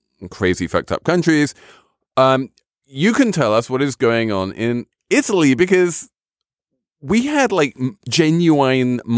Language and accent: English; England, United Kingdom; I'm English.